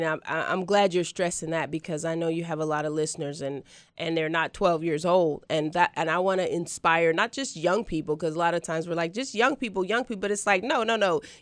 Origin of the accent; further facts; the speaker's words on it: Oakland, California, United States; I grew up in Oakland. I grew up in the projects as well. I didn't have any connections in Hollywood.